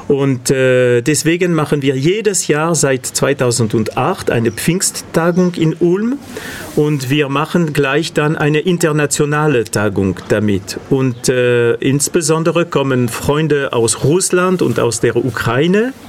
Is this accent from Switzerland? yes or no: no; Barcelona, Catalonia, Spain; German is a second language; moved away; also born or lived in France; Also wie mein Name das schon verrät, bin ich kein Schwabe. Ich komme aus Barcelona, bin Spanier. Meine Verwandte würden sagen, nein, du bist Katalaner. Also ich komme aus Katalonien